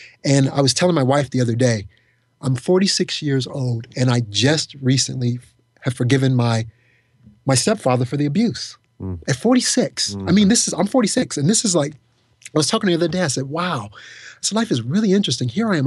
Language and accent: English; Jamestown, New York, United States; also born or lived in Chicago; I was born in Chicago, but I have to give a shout out to Jamestown, New York, because that's where my grandmother, when she came and got us, that's where I was raised.